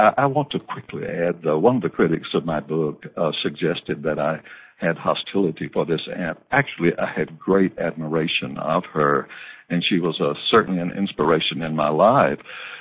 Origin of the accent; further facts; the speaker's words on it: Deep South, United States; I was born and raised here in the Deep South in the U.S.